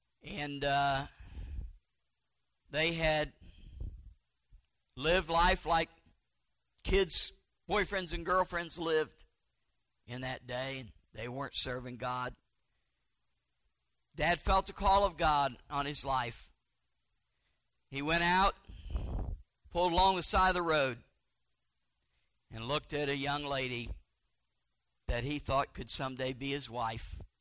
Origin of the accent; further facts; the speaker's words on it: Lima, Ohio, United States; born there; also born or lived in Tennessee / Illinois; As a boy, I was born in Lima. We went from Lima to Tennessee, to Rockport, Illinois, to Bloomington, Illinois, and back to Lima, then back to Tennessee.